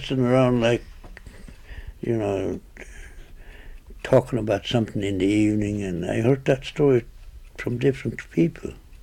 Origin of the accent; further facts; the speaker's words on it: Nulato, Alaska, United States; also born or lived in Kaltag; From Nulato.